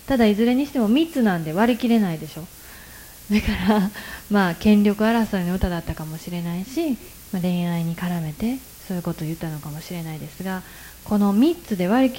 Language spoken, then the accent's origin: Japanese; Nara, Japan; 私は奈良で生まれて育って